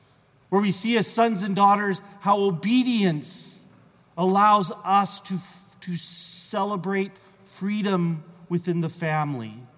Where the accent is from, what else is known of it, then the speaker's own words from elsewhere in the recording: Idaho, United States; As many of you knew, I grew up in Idaho in the Pacific Northwest. And forest fires were always just part of things that happened in life.